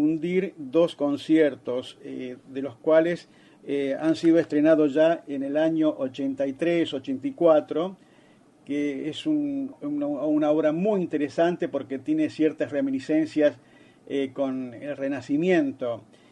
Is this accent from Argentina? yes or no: yes; Buenos Aires, Argentina; de Buenos Aires, Argentina.